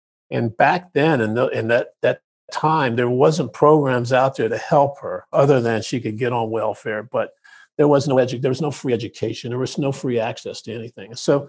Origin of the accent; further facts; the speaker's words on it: Urbana, Ohio, United States; We're from Urbana, Ohio. That's where I was born.